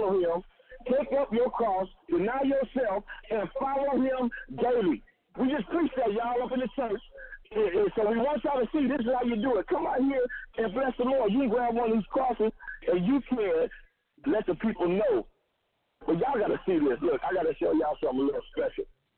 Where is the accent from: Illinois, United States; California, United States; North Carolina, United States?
California, United States; Compton; I came from Compton, so you can come too.